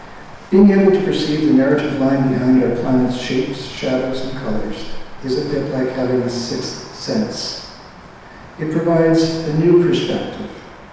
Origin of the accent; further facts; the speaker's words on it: Windsor, Ontario, Canada; a picture, and I didn't notice this until a couple of weeks ago, of my hometown of Windsor and Detroit on the other side, and the Detroit River separating the two.